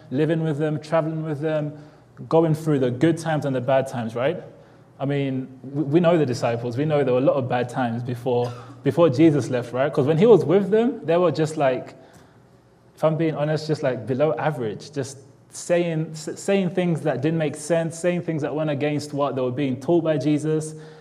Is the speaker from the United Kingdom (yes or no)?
yes; England, United Kingdom; So my accent might be a little bit extra strong today, but I'll try to kind of numb it down for you guys to understand me. I'm from England.